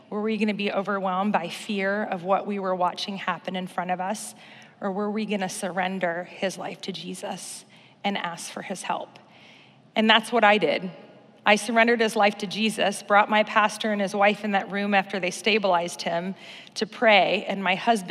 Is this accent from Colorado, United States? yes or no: no; Kentucky, United States; Like my bio said, I grew up in Kentucky, grew up Catholic.